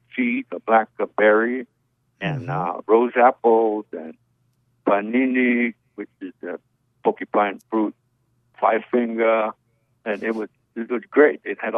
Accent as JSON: {"language": "English", "town": "Kalihi", "region": "Hawaii", "country": "United States", "tie": "born or raised there", "said": "I was born in Hawaii. I was born in Kalihi Valley, up in the mountains there. And I'd say that I was the last generation that's seen Hawaii in its original state."}